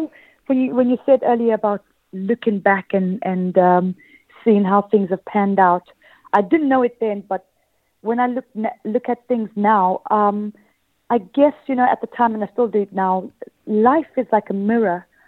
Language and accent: English; Zimbabwe; also born or lived in Zambia; I was born in Zambia and then moved to Zimbabwe